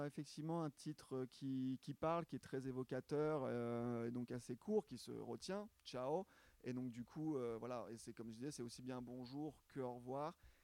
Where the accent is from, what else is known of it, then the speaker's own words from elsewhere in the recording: France; born there; je suis né en France, je suis français, mais j'ai des origines effectivement italiennes du côté de mon père et surtout de ma grand-mère.